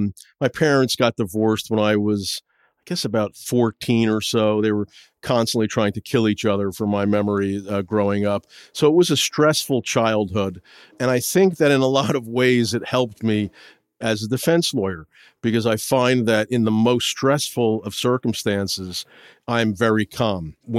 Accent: New Jersey, United States; now in New York City, United States; Well, I grew up in the suburbs of New Jersey, Union County, about half an hour away from New York City. But when you're from New Jersey, from the suburbs, it might as well have been 2,000 miles away.

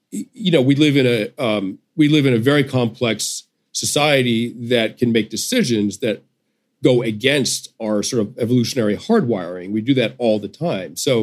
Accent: United States; to me, as a journalist, as an American, doesn't really make sense.

